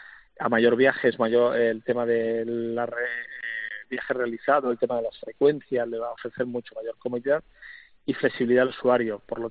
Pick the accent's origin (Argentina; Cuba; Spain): Spain; Arganda del Rey, Community of Madrid; Cuando yo soy de Arganda del Rey, para venir a estudiar a Madrid cogí en aquel entonces lo que nosotros llamamos el morcillo